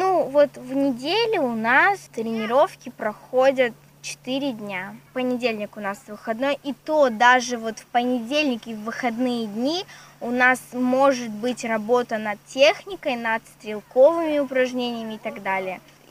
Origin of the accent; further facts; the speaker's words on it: Yekaterinburg, Sverdlovsk Oblast, Russia; now in Yurginskoye, Russia; Приехала я из города Екатеринбург.